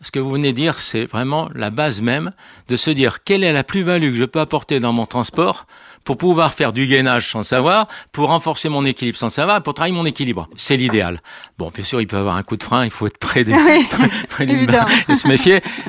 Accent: France

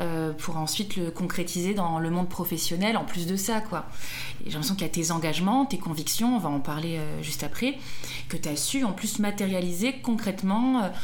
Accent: Montpellier, Occitanie, France; moved away as an adult; Moi, j'ai grandi à Montpellier, j'ai quitté Montpellier pour Toulouse, j'avais 18 ans.

